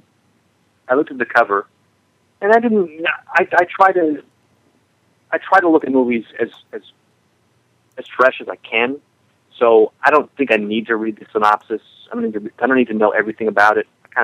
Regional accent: Midwest, United States; I grew up in the Midwest, like Todd, as Todd, like Todd, whatever.

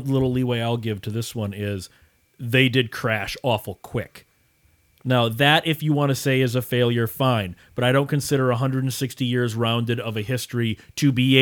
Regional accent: Wisconsin, United States; Well, you're just in Wisconsin. I'm from Wisconsin.

